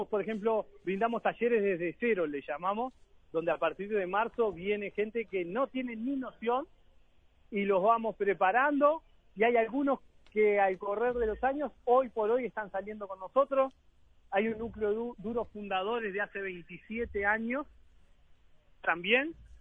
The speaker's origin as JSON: {"language": "Spanish", "country": "Uruguay", "said": "Como todo uruguayo, llegás sobre el puchito. Siempre llegamos sobre el pucho, pero llegamos."}